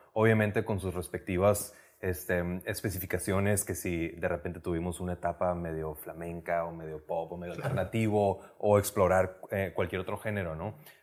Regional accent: Mexicali, Baja California, Mexico; creciendo en Mexicali y en el norte de México

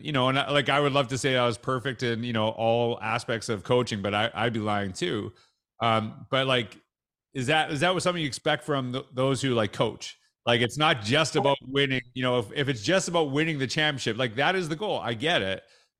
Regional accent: Canada

